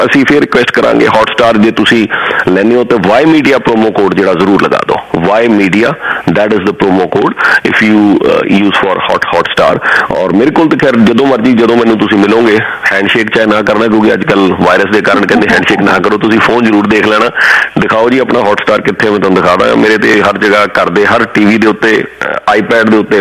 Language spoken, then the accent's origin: Punjabi; Jalandhar, Punjab, India; ਮੈਂ ਤੇ ਪੰਜਾਬ ਤੋਂ ਹੈਗਾ ਨਾ, ਪੰਜਾਬ ਤੋਂ ਜਲੰਧਰ ਛੋਟਾ ਸ਼ਹਿਰ।